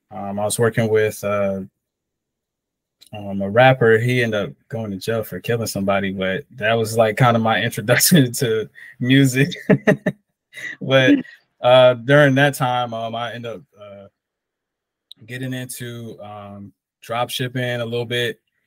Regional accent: Blytheville, Arkansas, United States; born there; also born or lived in Germany; I was born in Blytheville, Arkansas, which is a very small town. It's probably about an hour outside of Memphis, Tennessee. And I moved to a bunch of places.

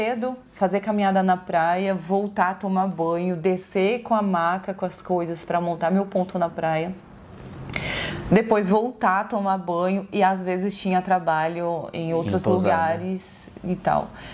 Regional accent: Hortolândia, São Paulo, Brazil; now in Campinas, Brazil; É a primeira vez na vida que eu saio de casa.

